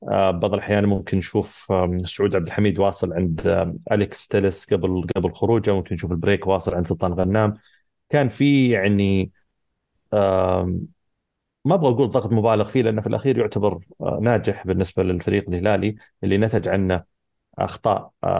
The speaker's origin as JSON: {"language": "Arabic", "country": "Saudi Arabia", "said": "احنا مبسوطين اكيد كسعوديين"}